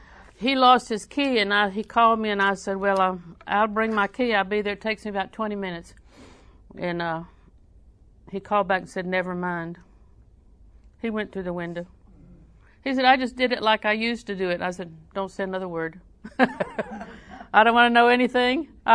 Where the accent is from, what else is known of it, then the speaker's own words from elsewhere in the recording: Auburndale, Florida, United States; I'm from Auburndale.